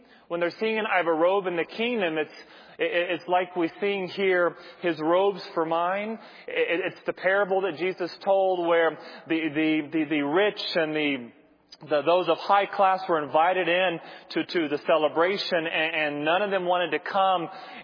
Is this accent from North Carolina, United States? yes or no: yes; North Carolina, United States; I grew up in North Carolina and grew up in a church where, by God's grace, there was interaction between the races